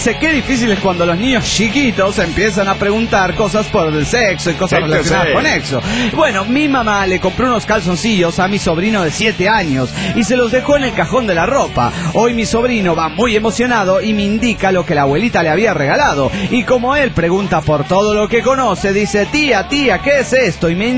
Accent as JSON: {"language": "Spanish", "region": "Cochabamba", "country": "Bolivia", "said": "de Cochabamba, Bolivia."}